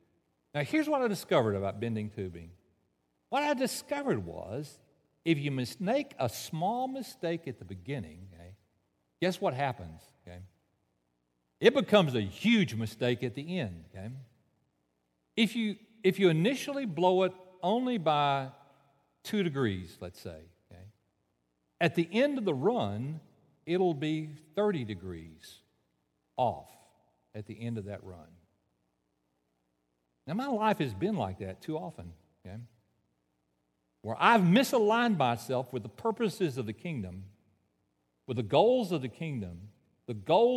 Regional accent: Baytown, Texas, United States; I grew up in Baytown where there was never night, okay.

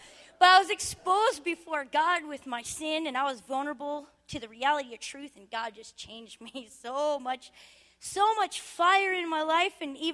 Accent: Anchorage, Alaska, United States; And the last time they kicked me out and I was banned from the Anchorage School District, I started dropping out in the fifth grade, and my mom never made me go to school. And up here, we don't have any truancy laws.

